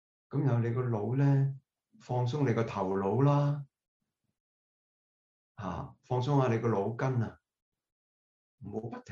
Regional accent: China; 我哋中國人講入神啊嘛

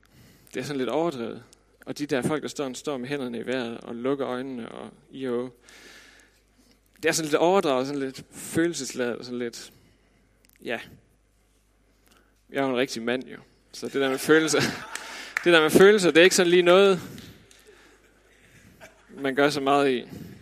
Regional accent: West Jutland, Denmark; vi var sådan en hel flok drenge derude, hvor jeg kommer fra, ude i Vestjylland

